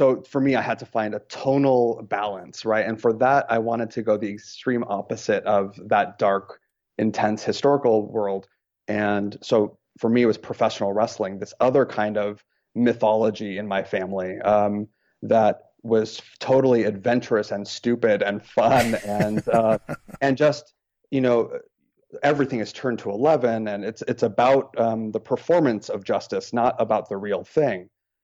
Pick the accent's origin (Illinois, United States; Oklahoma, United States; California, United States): California, United States; Lancaster; So it's all about this fictionalized version of my hometown, which is Lancaster, California, which is in the Mojave Desert, on the western edge of the Mojave Desert in California.